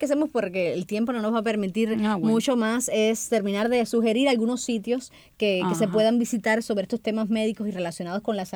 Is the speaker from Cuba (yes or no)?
yes; Cuba; mi experiencia como cubana que vivió en la isla